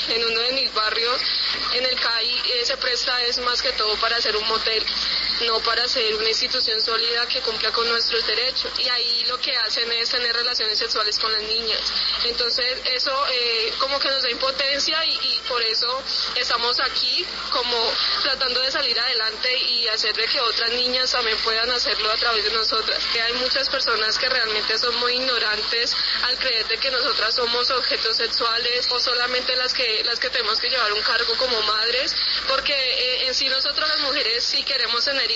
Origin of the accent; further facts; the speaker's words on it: Jamundí, Valle del Cauca, Colombia; vengo del Valle del Cauca, del municipio de Jamundí.